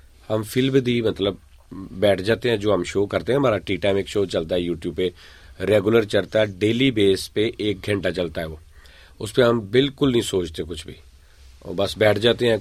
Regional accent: Faisalabad, Punjab, Pakistan; ہمارا کلچر پنجابی ہے، ہمارا شہر ملک مطلب ہمارا صوبہ پنجاب ہے، شہر فیصل آباد پنجاب ہے،

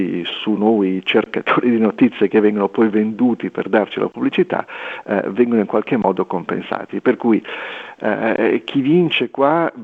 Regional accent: Liguria, Italy; da ligure non ho problemi.

